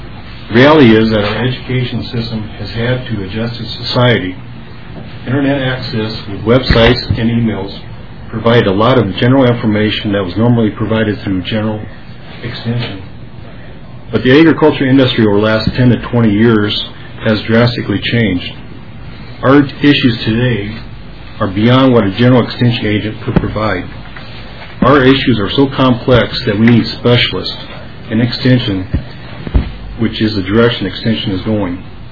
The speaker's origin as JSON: {"language": "English", "region": "Iowa", "country": "United States", "tie": "born or raised there", "moved": "yes", "lives_now": "Minnesota, United States", "said": "I grew up in Iowa, moved to Minnesota in 1987."}